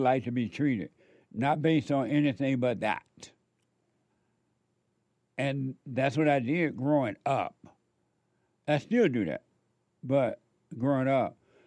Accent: Alabama, United States; I grew up in Alabama on a plantation down in Alabama … I grew up under the Jim Crow laws, so-called Jim Crow laws.

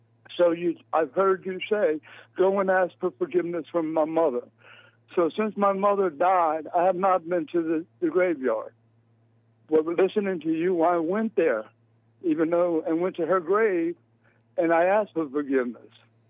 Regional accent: Key West, Florida, United States; I came up, born and raised in Key West, Florida. I started in the dark cult at the age of about 14 years of age.

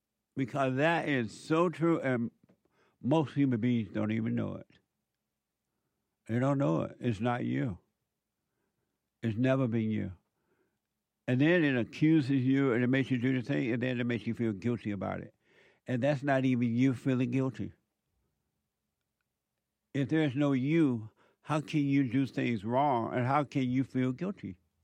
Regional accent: Alabama, United States; I did say that I grew up in Alabama on a plantation near Montgomery, Alabama, Eufaula, Tuskegee. I'm kind of in the middle of those places.

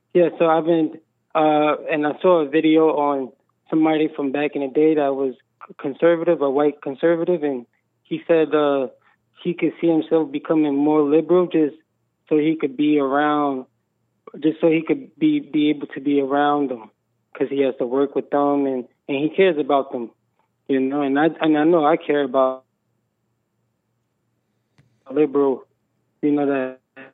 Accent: Brooklyn, New York, United States; Yes, I'm from Brooklyn, New York.

